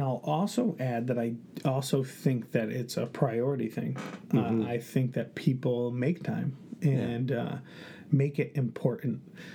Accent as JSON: {"language": "English", "region": "Connecticut", "country": "United States", "said": "I'm actually from Connecticut. I normally go to a church in Bloomfield, but I'll be going to a church down here."}